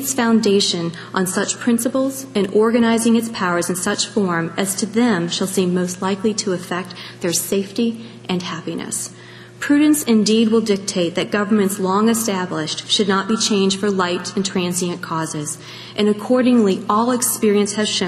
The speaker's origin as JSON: {"language": "English", "region": "Michigan", "country": "United States", "tie": "born or raised there", "also_born_or_lived": "New York City, United States", "said": "I was raised in Michigan on a farm."}